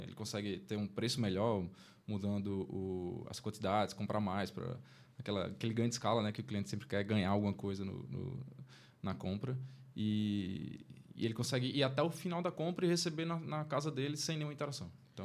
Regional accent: Natal, Rio Grande do Norte, Brazil; eu sou aqui de Natal, me formei aqui na UFRN, sou engenheiro de produção também

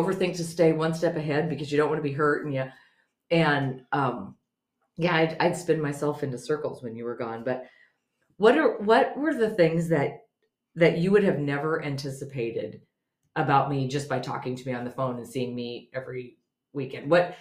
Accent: Montana, United States; I grew up in Montana, and you'll laugh. I might have said this before. So I grew up in a little Christian community.

